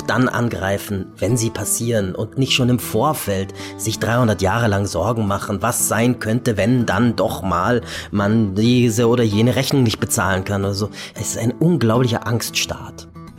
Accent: Bavaria, Germany; Ich bin in Bayern aufgewachsen. Und zwar als Nicht-Katholik und als Slawischstämmiger. Ich bin nicht mit einer deutschen Identifikation aufgewachsen.

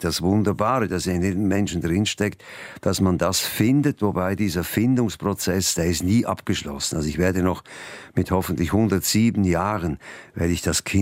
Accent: Zurich, Switzerland; Ich habe einen sogenannten Trottinett gehabt, also einen Roller. Und mit diesem Trottinett bin ich da, habe ich die ganze Stadt erkundet sozusagen.

